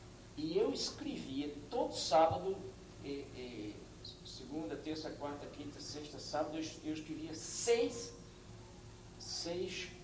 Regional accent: Recife, Pernambuco, Brazil; que eu passava diante dos mamulengos na praça, perto da casa onde eu nasci, que eu visito sempre, toda vez que vou ao Recife

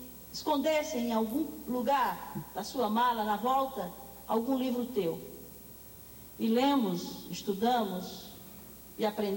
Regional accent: Northeast Region, Brazil; born there; Nascemos os dois no Nordeste

